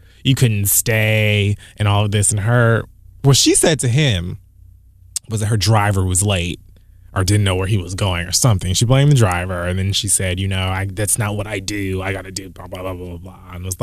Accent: Florida, United States; and I'm from Florida, yeah.

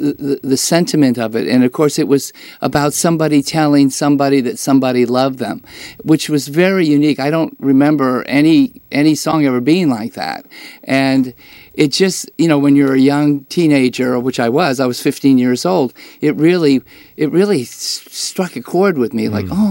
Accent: Maine, United States; I grew up in Maine, so it was a logical progression

